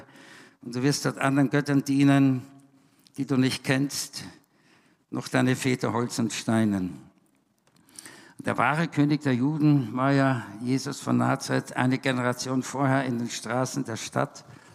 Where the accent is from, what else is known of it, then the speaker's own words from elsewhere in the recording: Vienna, Austria; Als Wiener, als Österreicher